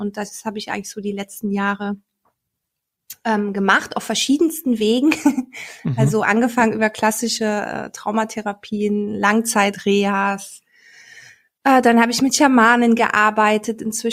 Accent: Belgium; now in Germany; Also ich bin in Belgien aufgewachsen und bin dann zu meinem Vater nach Deutschland gegangen.

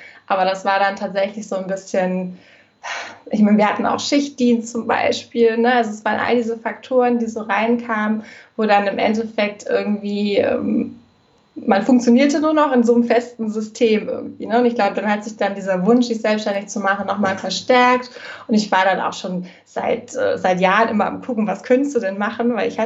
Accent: Hamburg, Germany; also born or lived in Bremen / Lüneburg; ich komme aus Hamburg, bin 32 Jahre alt. Und ja, so ein typisches Nordlicht, würde ich sagen. Bin hier geboren, habe in Bremen studiert und in Lüneburg und bin jetzt wieder zurück sozusagen

